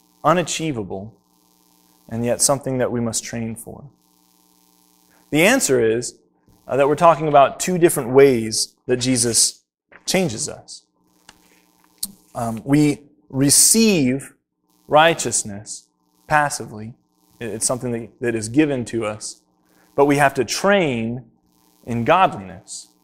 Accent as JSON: {"language": "English", "country": "United States", "said": "I am an American. That doesn't necessarily make me a patriotic American, though I am. Go USA, right?"}